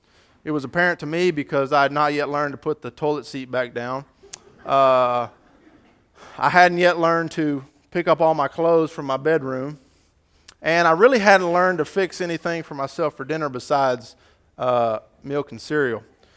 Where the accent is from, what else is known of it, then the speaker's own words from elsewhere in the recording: Huntsville, Texas, United States; I grew up in Huntsville, and so it's always fun for me to be able to come back to Texas and drive through Texas